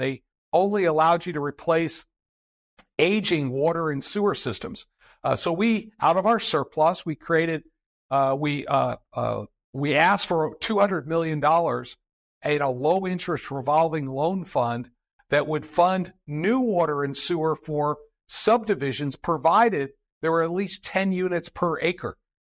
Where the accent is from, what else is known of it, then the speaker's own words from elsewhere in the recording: Pennsylvania, United States; I was a ninth grader growing up in Pennsylvania